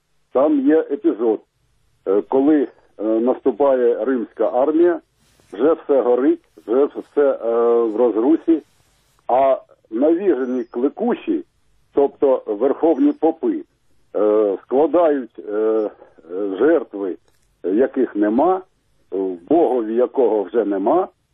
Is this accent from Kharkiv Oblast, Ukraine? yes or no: yes; Kharkiv, Kharkiv Oblast, Ukraine; з Харкова.